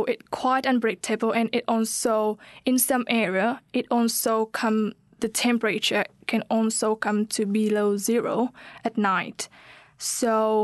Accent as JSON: {"language": "English", "country": "Vietnam", "tie": "born or raised there", "second_language": "English", "lives_now": "New Zealand", "said": "So let's compare a little bit between the springtime here in New Zealand and back to my hometown in Vietnam, my country, my Vietnam."}